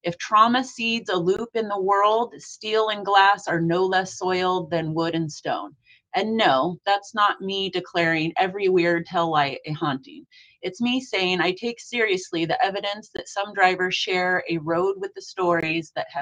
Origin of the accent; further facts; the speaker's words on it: Washington, United States; I came from Washington with a lot of rain and a lot of fog.